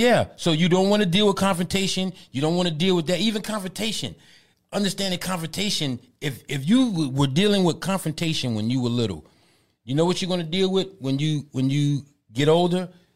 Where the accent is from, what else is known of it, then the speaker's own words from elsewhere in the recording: New York City, New York, United States; I was growing up in the New York. So I had to be almost confrontational to survive.